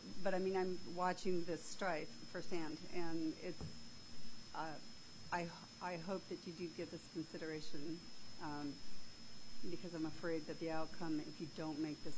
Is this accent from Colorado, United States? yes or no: no; Fairbanks, Alaska, United States; born there; I was born in Fairbanks in 1958, and I've seen my fellow Alaskans support one another when it's been necessary.